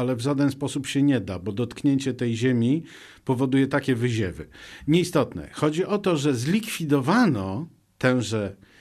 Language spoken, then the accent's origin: Polish; Pomeranian Voivodeship, Poland; No ja pochodzę z Trójmiasta, więc dla mnie to było zrozumiałe i oczywiste.